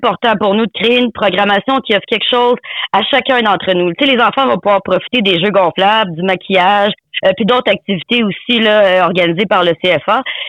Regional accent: Montreal, Quebec, Canada; now in Kedgewick, Canada; Puis moi, je trouve ça super beau parce que moi, je viens de Montréal et ça me touche beaucoup. Là. Depuis que je suis arrivée à Kedgewick

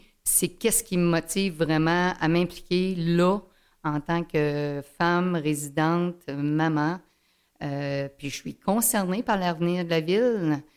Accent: Fermont, Quebec, Canada; also born or lived in Montreal; Disons que 51 ans de résidence à Fermont, c'est pas rien. J'ai été élevée ici à Fermont. J'ai été aux études comme la plupart des étudiants à l'extérieur pendant 10 ans. J'ai travaillé à Montréal. Puis, je suis revenue parce que mes parents habitaient encore Fermont dans les années 2000.

